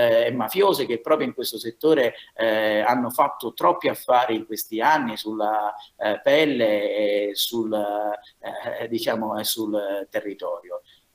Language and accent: Italian; Sicily, Italy; un bambino del mio paese, in mezzo alla provincia di Caltanissetta